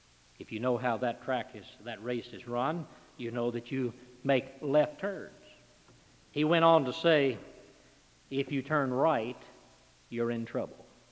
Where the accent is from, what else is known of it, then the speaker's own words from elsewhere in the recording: Louisville, Kentucky, United States; The Brickyard, just 100 miles about from my hometown of Louisville.